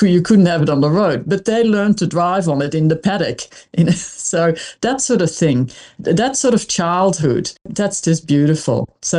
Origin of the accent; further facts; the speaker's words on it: Netherlands; now in Corryong, Australia; I grew up in the Netherlands, which is very flat, so I'd love to go somewhere near hills or mountains.